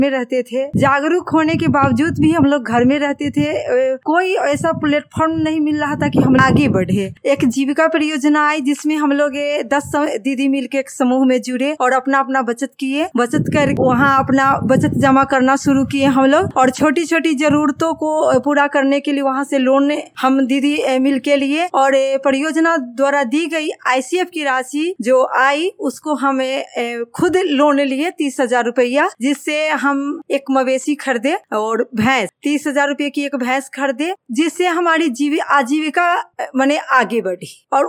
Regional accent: India; और मैं अम्बारा पंचायत के रहने वाली हूँ

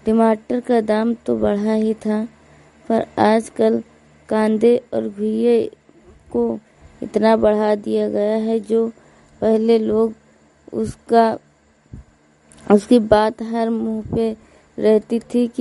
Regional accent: Hariharpur, Uttar Pradesh, India; मैं हरिहरपुर गांव जिला श्रावस्ती की रहने वाली हूँ।

